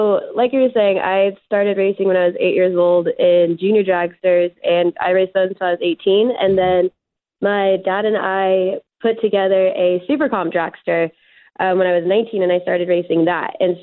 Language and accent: English; El Cajon, California, United States; Yeah, I grew up in El Cajon, from San Diego, haven't left.